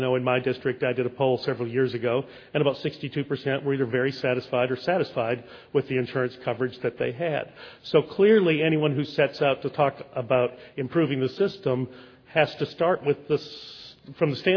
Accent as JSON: {"language": "English", "region": "Washington", "country": "United States", "said": "So I'm from Washington."}